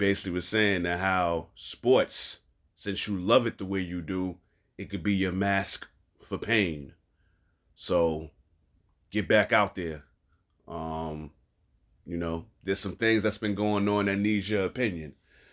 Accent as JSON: {"language": "English", "region": "New York", "country": "United States", "said": "So being that he's from Philly and I'm from New York, I figured why not come together"}